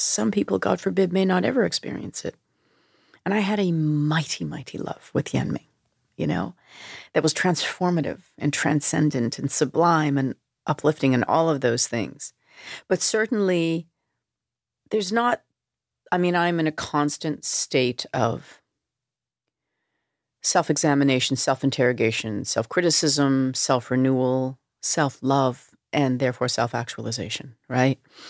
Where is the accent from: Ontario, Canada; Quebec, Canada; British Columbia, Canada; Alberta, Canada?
British Columbia, Canada; Vancouver; Because for me, growing up in Vancouver, the only other people of color I saw were the other members of the Korean community.